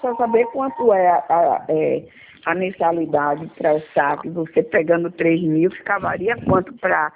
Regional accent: Salvador, Bahia, Brazil; Sou daqui de Salvador.

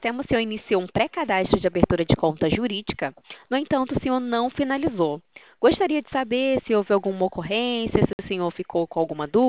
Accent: Rio de Janeiro, Brazil; Sim, eu sou do Rio de Janeiro, nós somos do Rio de Janeiro

